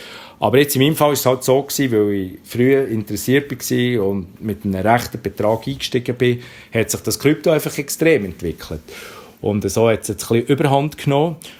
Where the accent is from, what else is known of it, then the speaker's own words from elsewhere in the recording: Bern, Switzerland; accent: Bernese German; Er hat ein bisschen einen dänischen Akzent, ich habe ein bisschen einen berndeutschen Akzent.